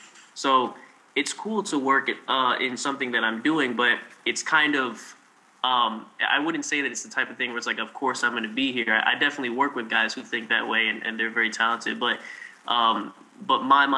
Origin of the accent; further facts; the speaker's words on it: New York City, New York, United States; But I am born and raised in New York City.